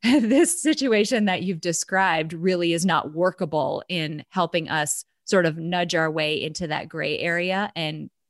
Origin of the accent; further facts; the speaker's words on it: North Dakota, United States; I'm from North Dakota. You can't get more north than that, right?